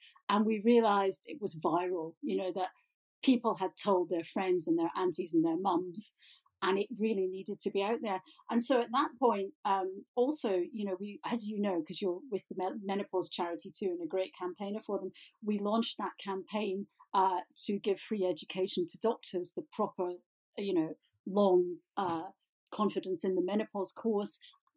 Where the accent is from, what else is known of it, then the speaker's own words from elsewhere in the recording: Glasgow, Scotland, United Kingdom; I'm a Glaswegian